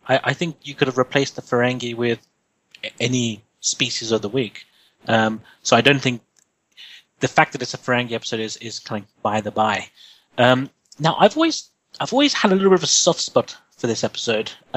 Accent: London, United Kingdom; from London.

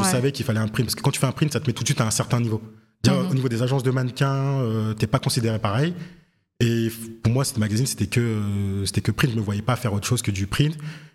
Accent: Fontenay-aux-Roses, Île-de-France, France; qui vient aussi de Fontenay-aux-Roses, en fait, on vient tous de Fontenay.

